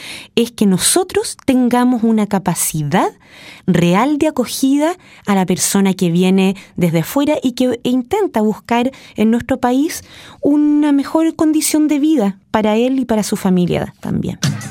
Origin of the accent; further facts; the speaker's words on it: Chile; Y también nosotros como chilenos, que cada día nos estamos encontrando en la calle